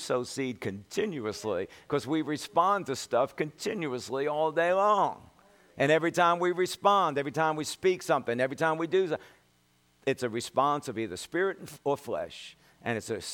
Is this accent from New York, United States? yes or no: yes; New York, United States; I mean, I was brought up in New York, so I'm used to crazy drivers.